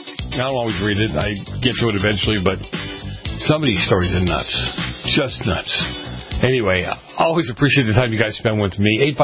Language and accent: English; Boston, Massachusetts, United States; born or raised there